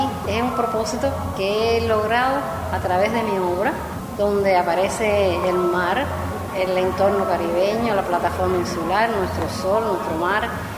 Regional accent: Cuba; siento que con la forma de pintar me siento mucho más feliz, porque me siento también muy cubana, ¿no?

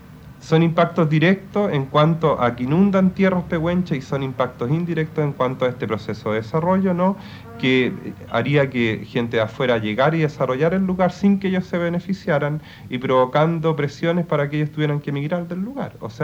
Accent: Chile; Nosotros, como ciudadanos chilenos

